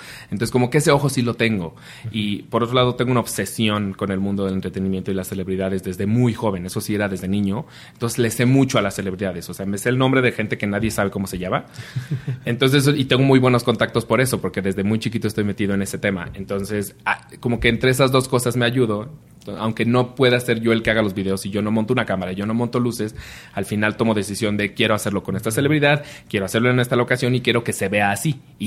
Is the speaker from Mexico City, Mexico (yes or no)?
no; State of Mexico, Mexico; O sea, puedo decir que crecí en Ciudad de México. Es Estado de México, pero es lo que le llaman zona metropolitana.